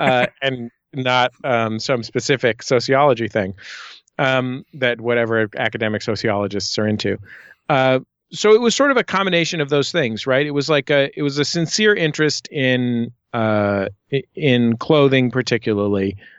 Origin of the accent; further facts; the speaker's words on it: San Francisco, California, United States; One is I'm born and raised in San Francisco.